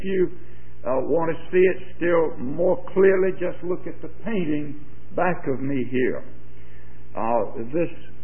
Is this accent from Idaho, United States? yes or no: no; Georgia, United States; accent: Georgia